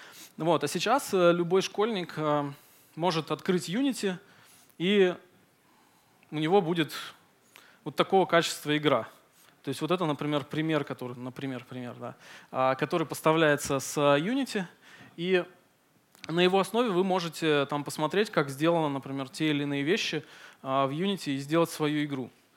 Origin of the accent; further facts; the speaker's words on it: Novosibirsk, Novosibirsk Oblast, Russia; Новосибирск — это мой родной город, то есть я здесь родился и вырос.